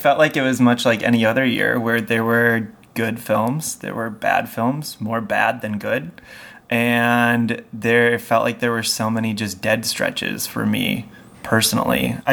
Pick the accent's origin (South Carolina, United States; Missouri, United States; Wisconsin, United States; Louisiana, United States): Wisconsin, United States; Milwaukee; my hometown in Milwaukee, Wisconsin is often known for being smaller than a different city, Chicago.